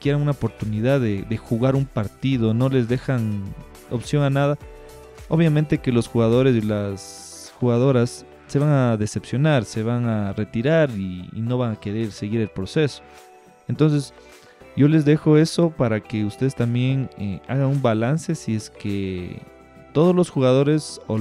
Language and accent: Spanish; Ecuador; todo aquí en Quito. No sé cómo es en sus provincias, no sé cómo es en sus países, pero así pasa aquí en mi país.